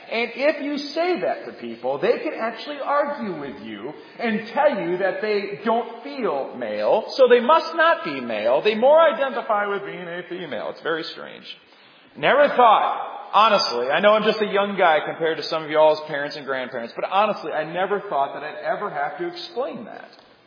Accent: Puerto Rico; Well, I'm from Puerto Rico.

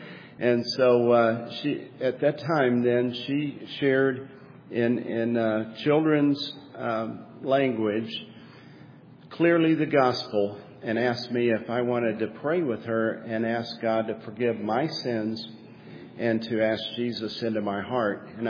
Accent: Bearden, Arkansas, United States; I grew up in Bearden, Arkansas, a small town in southern Arkansas, next to the big city of Camden

